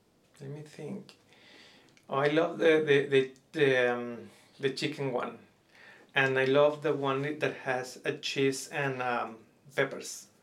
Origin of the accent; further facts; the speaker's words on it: Aguascalientes, Mexico; now in Kingsville, United States; I am from Aguascalientes, Mexico, but I have been living here in Kingsville for almost 18 years.